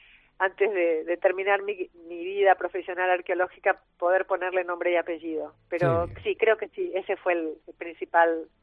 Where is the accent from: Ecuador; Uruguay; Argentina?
Argentina; yo trabajo principalmente en mi país, soy empleada del Consejo Nacional de Investigaciones Científicas y Técnicas, por lo que siempre tiene prioridad el trabajo en aguas argentinas